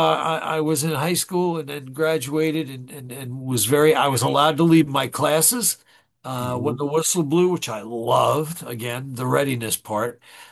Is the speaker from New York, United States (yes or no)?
yes; Long Island, New York, United States; But in the 60s, I grew up in Long Island, the late 50s